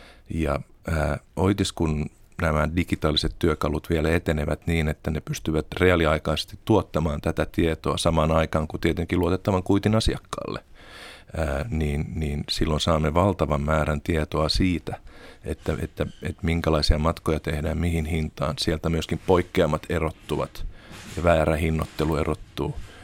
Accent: Äänekoski, Central Finland, Finland; kotikaupungissani Äänekoskella, jossa on sentään 20 000 asukasta

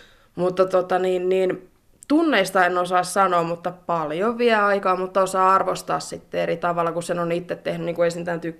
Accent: Seinäjoki, South Ostrobothnia, Finland; No kun me ollaan täältä lähtöisin

